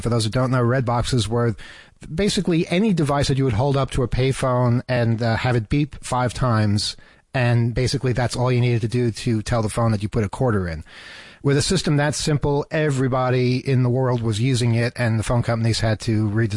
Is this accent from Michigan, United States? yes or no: no; New York, United States; It's a part of New York. Growing up in New York is Channel 11, WPIX.